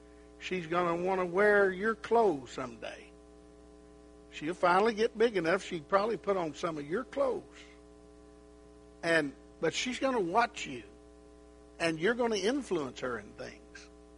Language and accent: English; Wilburton, Oklahoma, United States; My family, you know, I grew up in Wilburton, Oklahoma. My grandparents on both sides lived there.